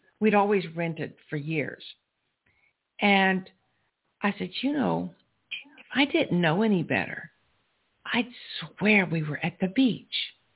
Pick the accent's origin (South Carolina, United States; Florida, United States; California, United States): South Carolina, United States; Now, I grew up in South Carolina, or maybe I should say, I grew up in South Carolina.